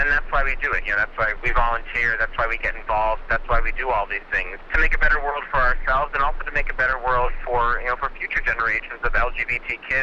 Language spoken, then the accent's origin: English; California, United States; moved away as an adult; now in New York, United States; I am a Californian by birth and grew up out there, and when I moved out to New York during the Prop 8 campaign